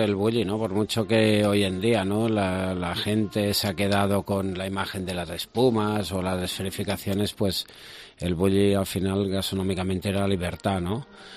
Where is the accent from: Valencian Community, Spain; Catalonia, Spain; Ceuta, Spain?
Catalonia, Spain; Vila-seca; Yo soy de Vilaseca, un pueblecito al lado de Tarragona